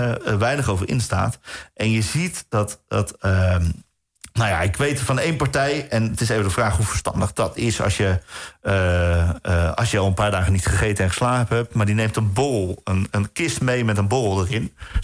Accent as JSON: {"language": "Dutch", "country": "Netherlands", "said": "maar ik denk dat wij als Nederlanders best bereid zijn om met elkaar te praten."}